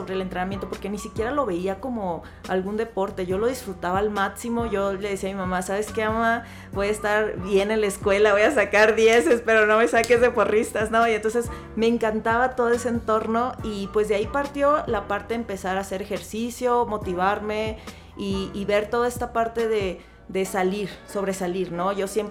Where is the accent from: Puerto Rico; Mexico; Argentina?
Mexico; Mazatlán, Sinaloa; yo soy originaria de Mazatlán, Sinaloa, y pues bueno, allá de un puerto que se llama Mazatlán. Ahí, por ejemplo, ya es hace unos ayeres, es donde pues yo crecí, ahí estuve un tiempo hasta el 2009